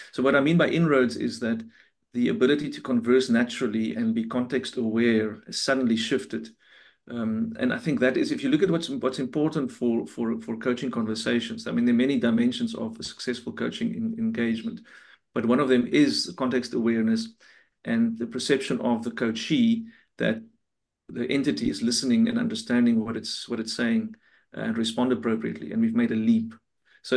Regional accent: South Africa; I'm from South Africa, so obviously on the African continent.

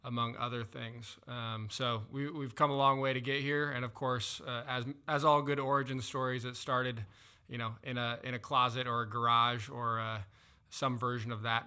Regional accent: Corvallis, Oregon, United States; now in Portland, United States; I'm actually from Corvallis, about 90 miles south, and was there until pretty much all the way through college. Been in Portland for 10 plus, maybe 11, 12 years now.

